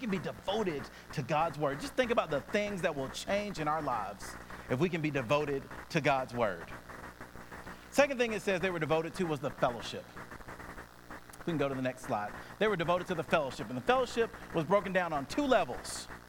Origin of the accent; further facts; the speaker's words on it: Atlanta, Georgia, United States; I was born and bred in Atlanta, as we say. Went to high school and college here. My family's here.